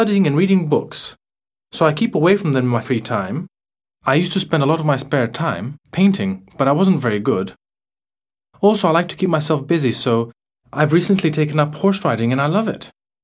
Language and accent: English; Lake Oswego, Oregon, United States; And I'm from Lake Oswego, which is a small city in Oregon.